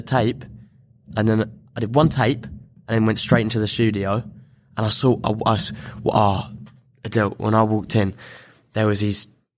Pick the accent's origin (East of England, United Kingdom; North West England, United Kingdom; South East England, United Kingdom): East of England, United Kingdom; accent: Essex; I'm just bowling in there with my Essex accent and my whatever.